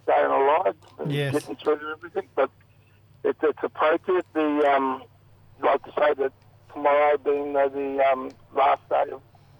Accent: Cunnamulla, Queensland, Australia; from Cullamulla, southwest Queensland, Murray.

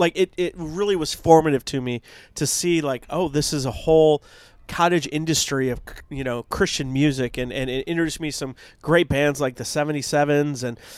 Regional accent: Rockford, Illinois, United States; so when I was growing up in Rockford, Illinois, most corrupt town in a most corrupt state

